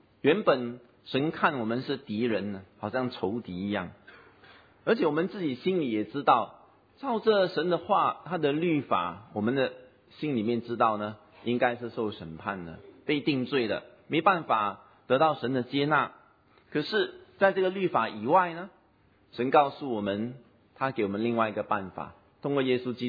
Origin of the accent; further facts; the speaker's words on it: Singapore; 不知道在本地我们新加坡人可能不是那么注意